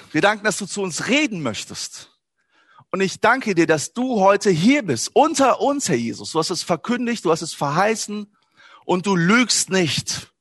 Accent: Wuppertal, North Rhine-Westphalia, Germany; Ich komme aus Wuppertal-Elberfeld. Ich bin ein richtig Elberfelder Bruder.

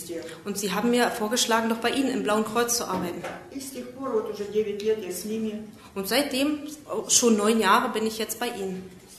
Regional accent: Ukraine; German is a second language; now in Germany; Bei uns in der Ukraine sind die Reha-Zentren sehr arm.

